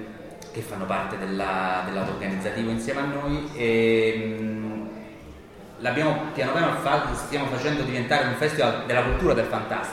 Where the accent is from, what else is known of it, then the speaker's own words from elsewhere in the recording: Calabria, Italy; io vengo dalla Calabria, quindi ne sentivo parlare da ragazzo, da giovane appassionato di film horror, di letteratura dell'orrore